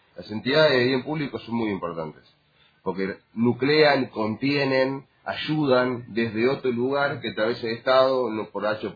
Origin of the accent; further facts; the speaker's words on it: Escobar, Buenos Aires Province, Argentina; a mí me liga todo lo que es acá en Escobar. Mi vida está acá en Escobar. Yo nací en La Fátima